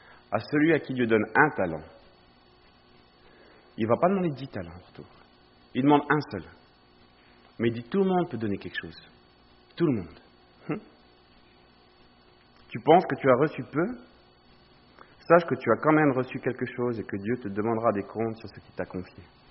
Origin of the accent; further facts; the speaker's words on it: France; Parce que je suis français, un passeport me suffit en fait.